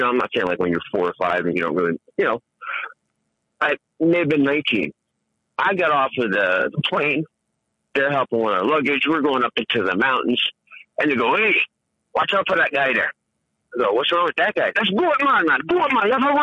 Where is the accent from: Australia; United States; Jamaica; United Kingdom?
Jamaica; Here's a lot of background. I'm Jamaican.